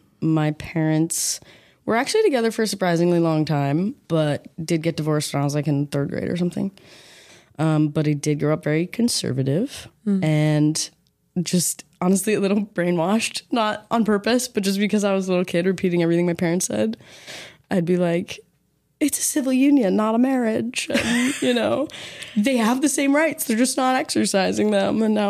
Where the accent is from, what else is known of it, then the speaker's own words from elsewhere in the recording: Boston, Massachusetts, United States; now in Los Angeles, United States; I tell people I'm from Boston, but I feel like I grew up when I came to LA and came to college